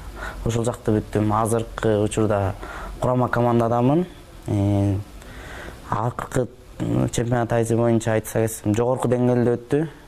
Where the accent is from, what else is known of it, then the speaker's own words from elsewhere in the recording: Tereksuu, Jalal-Abad Region, Kyrgyzstan; Өзүм мен Жалал Абад областына караштуу Токтоло районунун Терексүү деген айылында туулуп өскөм. Ал жакта 7-нчи класска чейин окугам.